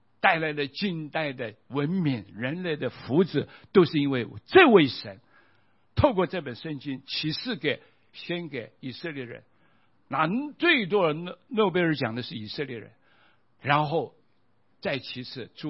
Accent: China; 今天我们中国人也是一样，我们

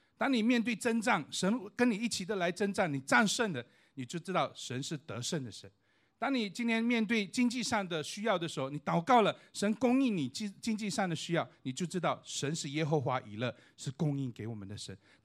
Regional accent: China; 我们中国人讲五体投地

